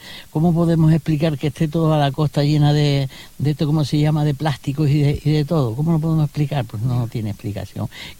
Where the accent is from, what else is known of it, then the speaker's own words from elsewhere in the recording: Pájara, Canary Islands, Spain; No, yo soy del municipio de Pájara.